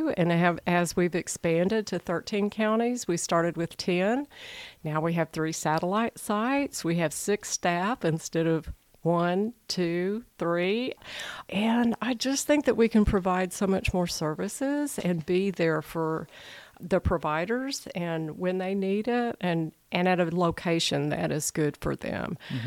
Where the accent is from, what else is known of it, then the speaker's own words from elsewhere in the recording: Dallas, Texas, United States; I grew up in Texas, and I lived in the Dallas Metroplex area, suburbs. And I lived at Houston, I lived in Waco, I lived in several different places in Texas.